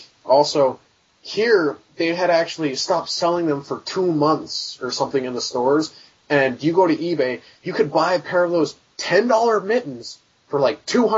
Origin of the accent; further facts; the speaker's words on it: Canada; Oddly enough, I'm a Canadian, and yet I have not been following the Olympics.